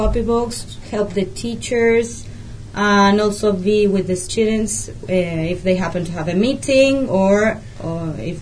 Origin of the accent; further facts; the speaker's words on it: Trelew, Chubut, Argentina; born there; English is a second language; I was born in Trelew, Chubut.